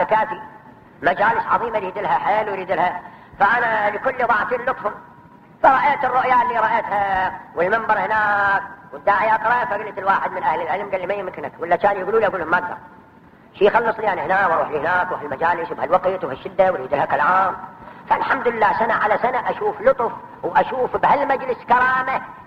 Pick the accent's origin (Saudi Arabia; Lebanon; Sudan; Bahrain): Bahrain; حتى هذا الرجال اللي يقول عندنا في البحرين